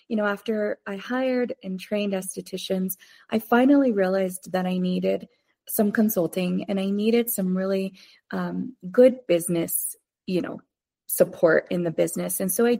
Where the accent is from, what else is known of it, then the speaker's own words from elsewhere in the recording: Pueblo, Colorado, United States; I became one of the first licensed estheticians in my hometown, which was so cool because, you know, it was an untapped market. It was something Pueblo, Colorado needed at that time.